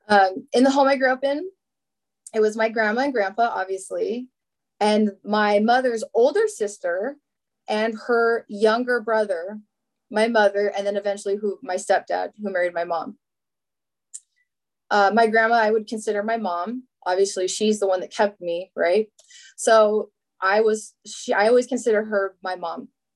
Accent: Phoenix, Arizona, United States; born there; I was born in Phoenix, Arizona.

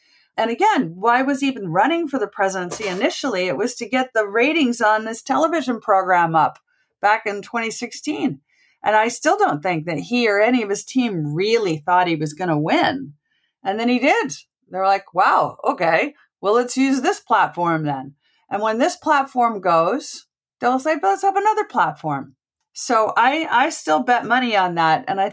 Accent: United States; now in United Kingdom; I'm an American living in Britain.

